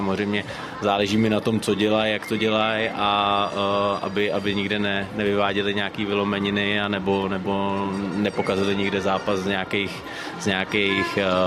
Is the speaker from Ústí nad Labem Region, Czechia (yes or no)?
yes; Ústí nad Labem Region, Czechia; tam jsem z Ústeckého kraje bohužel sám jako rozhodčí